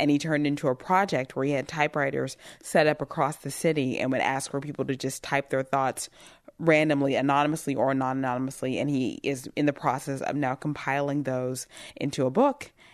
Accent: Alabama, United States; I was born and raised in Alabama. I went to the University of Alabama, Roll Tide

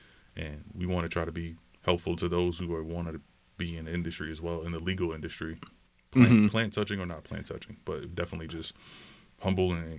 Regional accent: New York City, New York, United States; now in Buffalo, United States; I'm originally from New York City.

